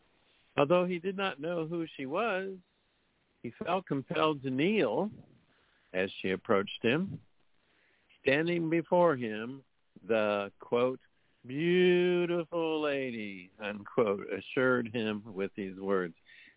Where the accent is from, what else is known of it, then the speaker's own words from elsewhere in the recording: Missouri, United States; And from the great city of Bourbon, Missouri, my home state, and just a few hours away from me is Kathy.